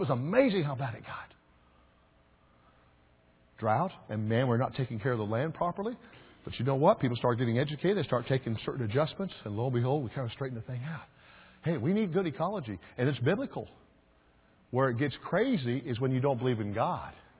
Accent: Kansas, United States; born or raised there

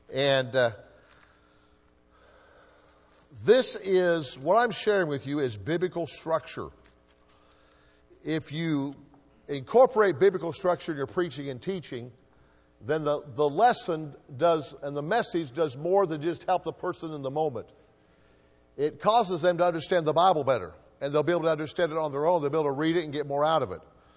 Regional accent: Hutchinson, Kansas, United States; started my hometown church a year later in Hutchinson, Kansas.

